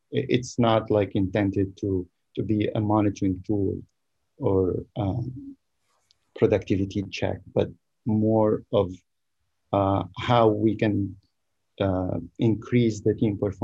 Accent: Tunisia; also born or lived in Canada / New York; now in Bay Area, United States; I live in the Bay Area, but I am a longtime traveler. I'm originally from Tunisia. I spent 9 years in Canada where I did my master's degree and I worked for a little bit. Then moved to New York

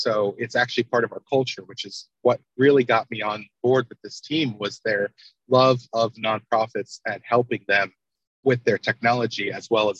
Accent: Charlotte, North Carolina, United States; since I grew up in Charlotte, I've visited the Raptor Center.

